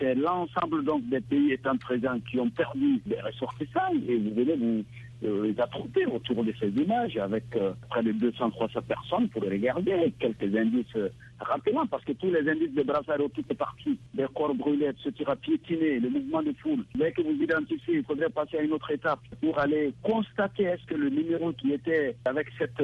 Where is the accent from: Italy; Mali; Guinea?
Mali; moved away as an adult; chez nous au Mali